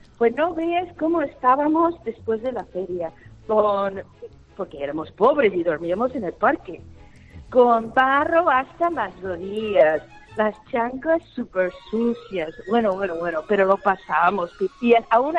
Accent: Wisconsin, United States; Spanish is a second language; Yo soy de Wisconsin.

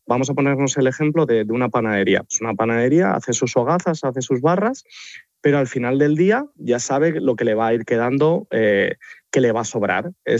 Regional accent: Madrid, Community of Madrid, Spain; comenzar a adaptarla e implementarla en Madrid, que es mi ciudad natal.

